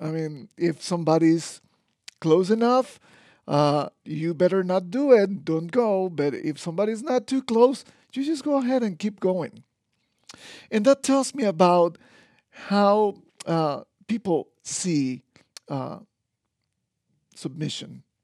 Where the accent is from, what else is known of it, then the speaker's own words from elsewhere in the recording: Costa Rica; Many of you don't know, but I'm from Costa Rica. Yes, paradise in Central America.